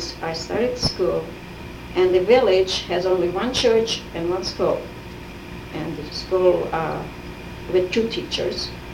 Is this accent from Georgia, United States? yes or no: no; Farrell, Pennsylvania, United States; born there; Well, I was born in Farrell, Pennsylvania.